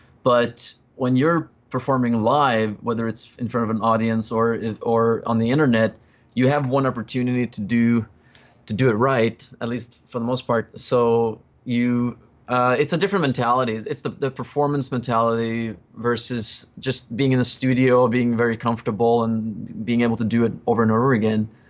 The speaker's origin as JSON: {"language": "English", "country": "Norway", "tie": "born or raised there", "second_language": "English", "said": "I grew up in Norway, so it was great to, it was actually really my first time being able to see England"}